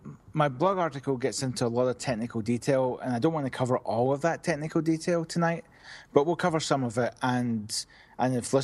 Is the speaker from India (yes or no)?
no; Glasgow, Scotland, United Kingdom; now in United States; I'm originally from Glasgow, Scotland. I moved to the States about 16 years ago